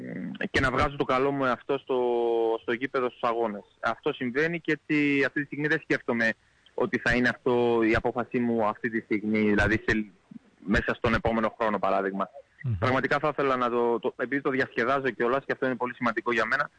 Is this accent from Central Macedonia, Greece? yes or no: yes; Kilkis, Central Macedonia, Greece; Επειδή ήμουν το πιο ψηλό παιδί στην πόλη μου στο Κιλκής